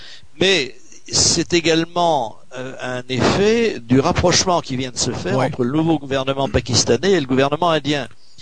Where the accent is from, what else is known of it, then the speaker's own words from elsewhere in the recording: France; Donc, en tant que Français, évidemment, et en tant qu'être humain